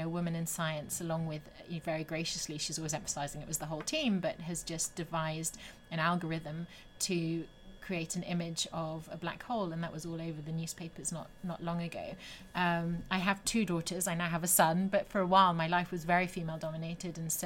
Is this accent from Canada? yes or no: no; France; also born or lived in Germany / Switzerland; now in United States; I was raised in France and Germany and Switzerland, and now I'm in America.